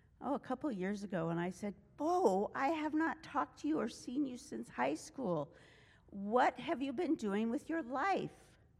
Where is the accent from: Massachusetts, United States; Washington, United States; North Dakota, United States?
Washington, United States; Orient; also born or lived in Colville, United States; I was born in Colville, Washington in 1956, but I grew up in Orient.